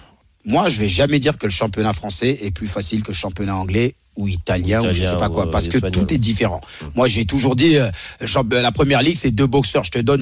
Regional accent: France; Ok, mais il y a un moment, les gars, on est Français.

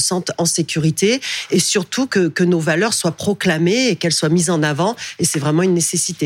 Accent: Provence-Alpes-Côte d'Azur, France; Moi, je viens du Var, et j'ai perdu dans le Var face au Rassemblement National

